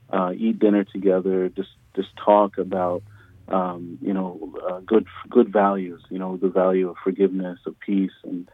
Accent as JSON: {"language": "English", "town": "Albany", "region": "New York", "country": "United States", "tie": "born or raised there", "said": "I grew up in Albany. I went to school in Troy, and I love the community up here."}